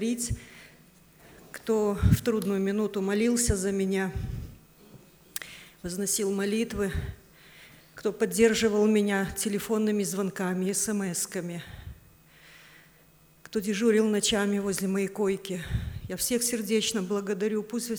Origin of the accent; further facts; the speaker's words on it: Vilnius, Vilnius County, Lithuania; мне 49 лет, я из Вильнюса. Родилась я в простой семье простых рабочих.